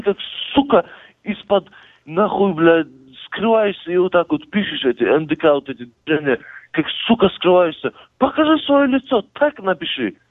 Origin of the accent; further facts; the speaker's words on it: Dagestan, Russia; всю мою родину ты позоришь, пидорас, блядь, сам не дагестанец даже. Всю мою родину позоришь. Весь